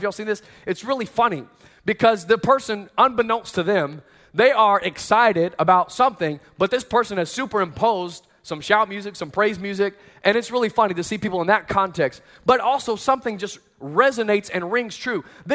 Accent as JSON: {"language": "English", "region": "the South", "country": "United States", "said": "Listen, you go down, I'm from the South, and they praise and worship."}